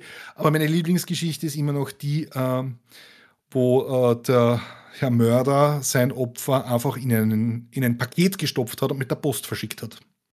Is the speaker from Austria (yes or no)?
yes; Austria; den gibt es so in der Form bei uns in Österreich nur mehr sehr, sehr selten